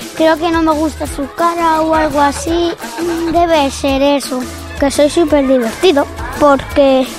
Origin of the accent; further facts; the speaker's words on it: Madrid, Community of Madrid, Spain; Soy de Madrid.